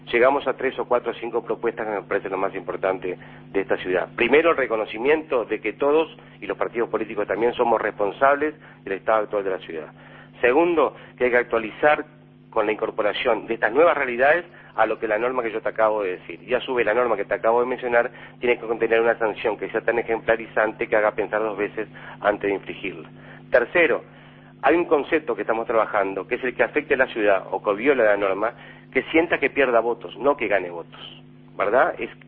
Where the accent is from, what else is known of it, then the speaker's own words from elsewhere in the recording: Montevideo, Uruguay; Y nosotros tenemos que rescatar como montevideanos el sentido de pertenencia nuestro a nuestra ciudad.